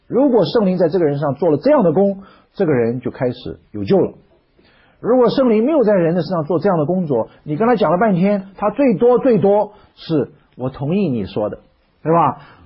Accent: China; 所讲的一定就是我们中国人的文化的根基

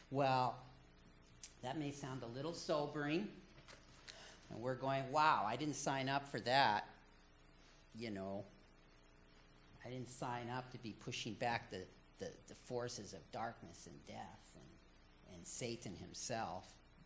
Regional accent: France; when I was growing up in France, the city my family lived in, we lived close to a tower. You know, this city had a wall. It had a tower that was 700 years old

